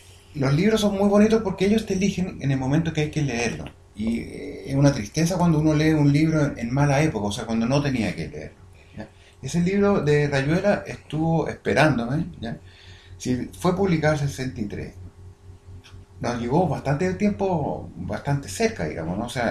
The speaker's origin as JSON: {"language": "Spanish", "country": "Chile", "also_born_or_lived": "Spain", "moved": "yes", "said": "yo justamente en esa época yo me fui a vivir a España, ¿ya? Como muchos chilenos y muchos amigos que estaban aburridos de la cosa"}